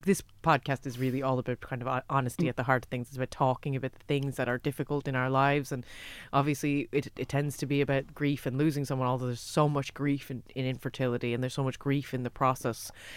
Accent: United States; now in Ireland; I'm American, so there's certain parts of the Irish system that sometimes I don't know.

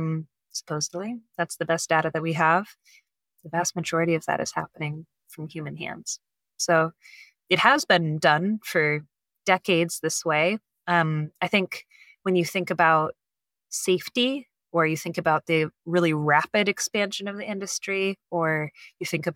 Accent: California, United States; I grew up in Monterey Bay area, which is famous for the Monterey Bay Aquarium and Big

